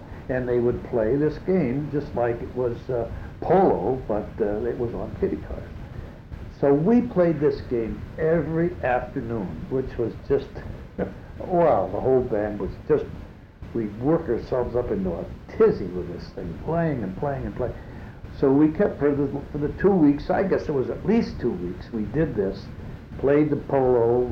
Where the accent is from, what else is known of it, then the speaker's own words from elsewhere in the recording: Reading, Pennsylvania, United States; the first job that they booked us was in my hometown in Reading, Pennsylvania.